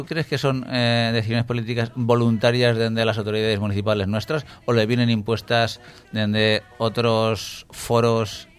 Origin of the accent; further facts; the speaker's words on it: Valencia, Valencian Community, Spain; yo, como ciudadano valenciano y como usuario de la bicicleta muchos días